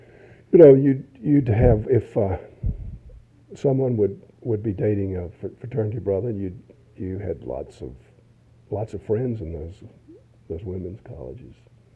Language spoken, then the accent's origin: English; Lynchburg, Virginia, United States; the Gillams were a Lynchburg family, my hometown, and I grew up next door to Dean Gillam's brother.